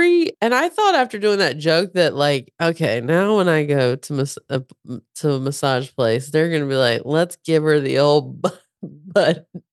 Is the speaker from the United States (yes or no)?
yes; the South, United States; accent: Southern; now in Los Angeles, United States; I can't even get rid of my Southern accent. I've been in LA 21 years.